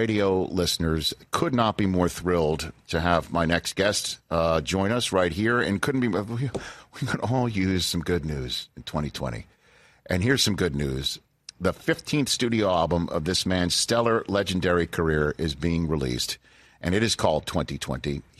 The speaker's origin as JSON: {"language": "English", "town": "Staten Island", "region": "New York", "country": "United States", "said": "I'm from Staten Island, which is technically New Jersey."}